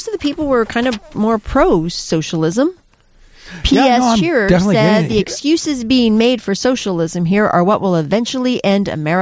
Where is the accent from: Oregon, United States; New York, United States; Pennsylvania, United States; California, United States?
California, United States; when we grew up in California, you had free college.